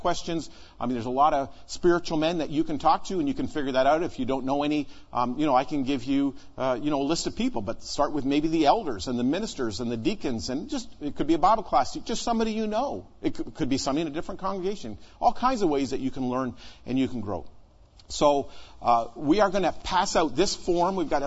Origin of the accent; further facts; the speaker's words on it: Canada; I grew up in Canada, you know, those Canadians, they're a little overboard.